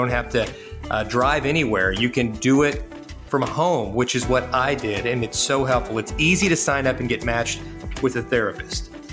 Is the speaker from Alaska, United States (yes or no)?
no; Kentucky, United States; We're from Kentucky, so not necessarily.